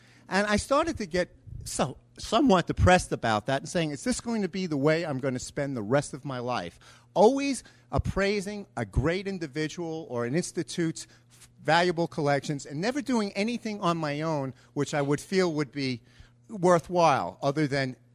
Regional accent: Brooklyn, New York, United States; now in Washington, United States; because I come from Brooklyn, can't you guess, right? And I've been living in Washington since 1968.

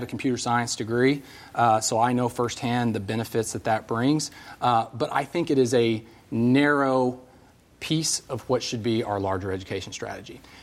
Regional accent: Arkansas, United States; also born or lived in Little Rock; Yeah, I was born here in Little Rock, actually, almost 40 years ago. Grew up in Northwest Arkansas, went to public school up there, K through 12, graduated from the University of Arkansas. Moved back down to Little Rock about 5 years ago.

